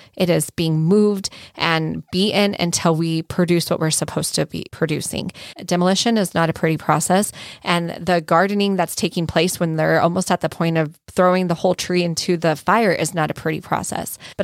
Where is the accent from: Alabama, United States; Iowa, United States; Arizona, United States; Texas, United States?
Arizona, United States; which I relate to growing up in Arizona.